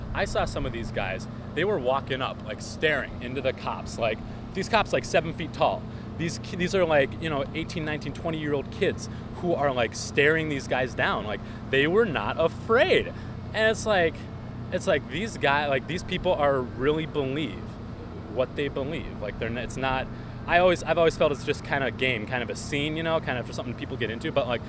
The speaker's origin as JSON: {"language": "English", "town": "St. Paul", "region": "Minnesota", "country": "United States", "said": "I'm from St. Paul. I live right up on the hill."}